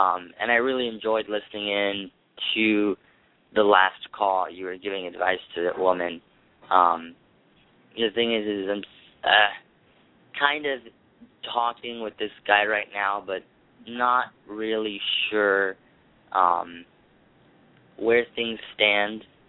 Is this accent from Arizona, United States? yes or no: no; San Antonio, Texas, United States; I'm from San Antonio.